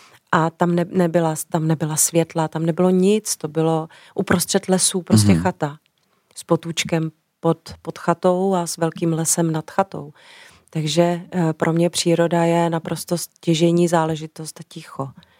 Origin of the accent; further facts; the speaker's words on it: Těptín, Central Bohemian Region, Czechia; Já jsem vyrůstala v Těptíně, že jo, jak už jsem tady zmínila, a tam nebylo nic. To byla chata a tam jezdili lidi jenom na víkendy.